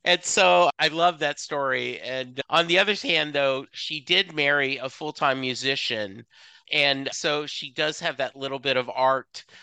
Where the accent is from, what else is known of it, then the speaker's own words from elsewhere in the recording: Louisiana, United States; now in Dallas, United States; I was born in a very small town in Louisiana. My dad was in the Army. We moved around a lot, but most of my time has been either in Southwest Louisiana or here in Dallas.